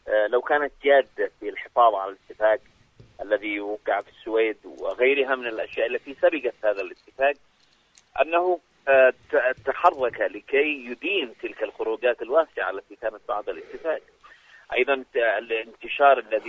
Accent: Yemen; والله أنا كمواطن يمني أني أصبحت أكره سماع اسمه

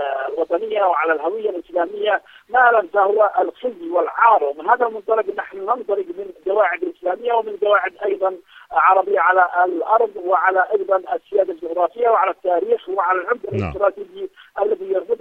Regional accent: Yemen; وأنهينا ما يسمى الفدرالية التي لم نرضى بها على الإطلاق كيمنيين

